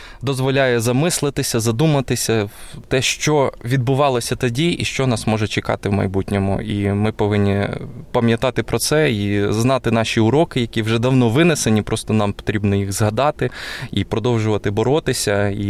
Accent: Kharkiv, Kharkiv Oblast, Ukraine; я сам з Харкова, і там цей будинок знаходиться.

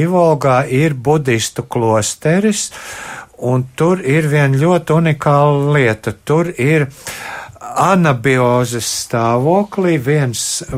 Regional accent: Riga, Latvia; ka mēs pasakam, ka mēs no Rīgas, no Latvijas esam

